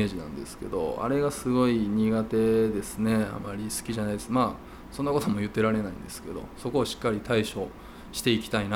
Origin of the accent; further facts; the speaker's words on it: Wakayama, Japan; 僕が和歌山出身という意味も込めて